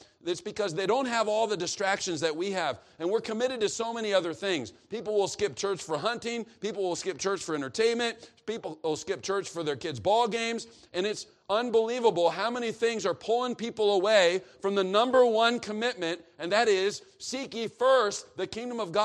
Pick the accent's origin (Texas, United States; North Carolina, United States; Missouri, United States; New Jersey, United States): Missouri, United States; Kansas City; I'm from Kansas City.